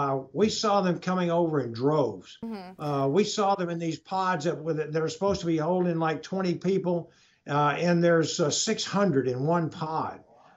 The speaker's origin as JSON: {"language": "English", "region": "Texas", "country": "United States", "said": "Representative Arrington, he's from West Texas, I'm from East Texas"}